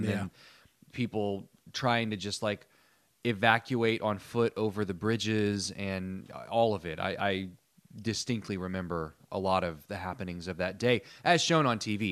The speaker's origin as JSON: {"language": "English", "region": "Indiana", "country": "United States", "said": "Well, as I've mentioned before, I'm from the Midwest, I'm from Indiana, so I was in the same time zone"}